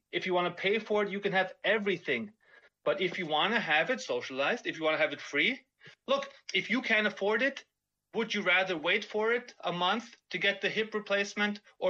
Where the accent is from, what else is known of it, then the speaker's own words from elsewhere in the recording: Austria; English is a second language; So I'm from Austria. I'm smack in the middle of Europe.